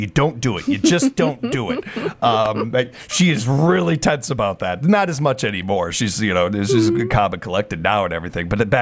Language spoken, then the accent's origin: English; Chicago, Illinois, United States; I'm a city boy. I'm coming from Chicago.